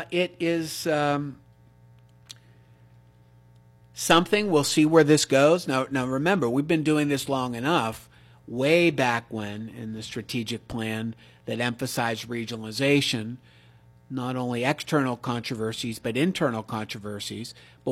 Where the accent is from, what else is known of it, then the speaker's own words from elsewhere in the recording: Ellwood City, Pennsylvania, United States; People remember how downtown Elwood City, my hometown, how it used to be.